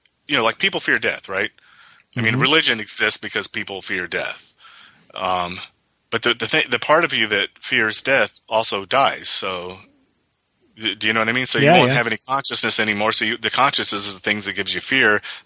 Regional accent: United States; I'm from America. We're the most optimistic people the world has ever known.

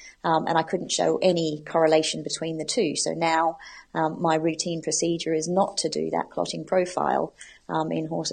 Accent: Australia; moved away as an adult; also born or lived in United States; now in United Kingdom; I'm originally from Australia, which is where I did my veterinary training, but I have a mix of accents, having spent 6 years in America doing my specialty training and then being in the UK for the last 10 years.

